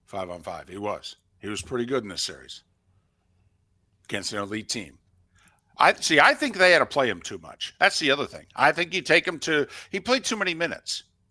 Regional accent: United States; And I'm American. I don't even care about you guys.

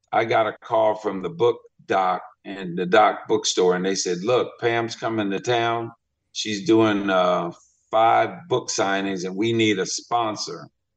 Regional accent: New Jersey, United States; Because in growing up in New Jersey, you know, I did not realize that 1/4 of the cowboys.

